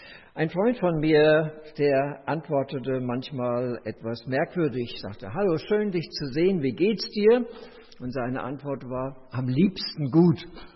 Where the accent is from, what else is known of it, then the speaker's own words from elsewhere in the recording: Bergneustadt, North Rhine-Westphalia, Germany; der Gemeinde am Hackenberg, wo ich herkomme, in Bergneustadt